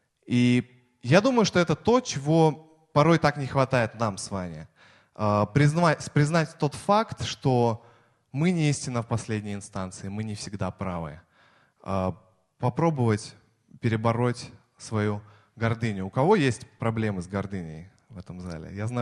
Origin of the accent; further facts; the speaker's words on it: Moscow, Russia; Я вообще москвич коренной, и все знают, коренные москвичи очень быстро ходят.